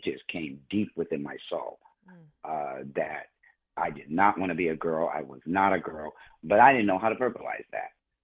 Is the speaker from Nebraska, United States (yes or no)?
yes; Omaha, Nebraska, United States; I grew up in Omaha, Nebraska, which is one of the most Republican conservative states in the United States.